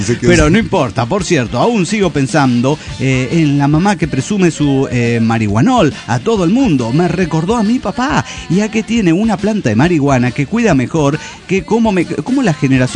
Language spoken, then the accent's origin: Spanish; San Luis Potosí, Mexico; de San Luis Potosí.